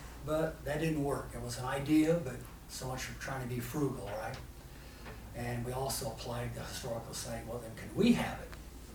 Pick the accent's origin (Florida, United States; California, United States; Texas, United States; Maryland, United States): California, United States; Port Chicago; also born or lived in West Pittsburgh; I grew up in Port Chicago. And I moved over here to West Pittsburgh in the fifth grade.